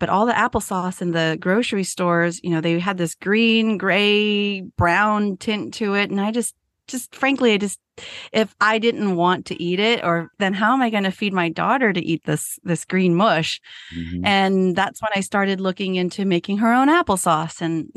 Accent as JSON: {"language": "English", "town": "San Jose", "region": "California", "country": "United States", "tie": "born or raised there", "said": "I was born and raised in San Jose, right?"}